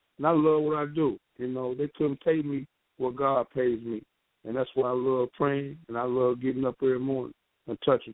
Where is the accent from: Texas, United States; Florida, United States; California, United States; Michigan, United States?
California, United States; South San Francisco; I grew up in South San Francisco with pools in the backyard